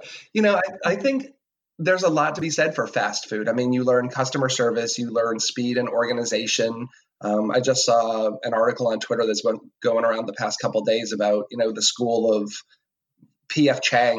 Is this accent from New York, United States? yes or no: no; Marlborough, Massachusetts, United States; I'm from Marlborough, Massachusetts, which is about 40 miles west of Boston. Food was pretty... I grew up in the 80s.